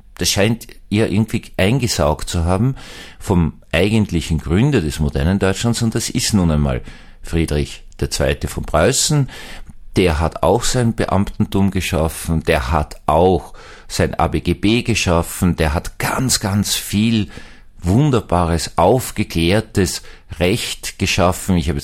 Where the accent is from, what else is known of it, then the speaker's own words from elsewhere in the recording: Vienna, Austria; dann passiert das, was man als Österreicher, aber besonders als Wiener sieht